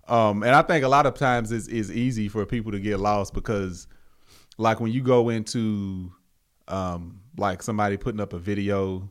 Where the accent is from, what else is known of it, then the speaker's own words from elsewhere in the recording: the South, United States; I'm from the South. Mm-hmm. Family had farms. We had cattle.